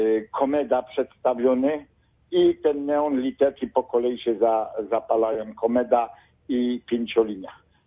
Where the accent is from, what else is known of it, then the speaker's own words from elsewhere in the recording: Ostrów Wielkopolski, Greater Poland Voivodeship, Poland; ja pochodzę z Ostrowa, mieszkam w Ostrowie